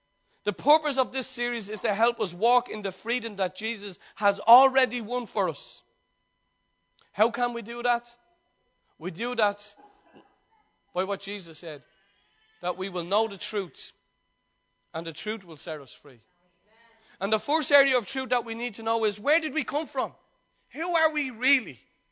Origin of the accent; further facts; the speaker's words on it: Dublin, Leinster, Ireland; remember when we were all growing up in Dublin